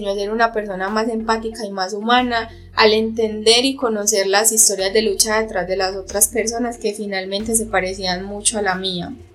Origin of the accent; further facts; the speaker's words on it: San Roque, Antioquia, Colombia; soy de San Roque, Antioquia. Y les confieso que cuando empecé la universidad tenía 21 años.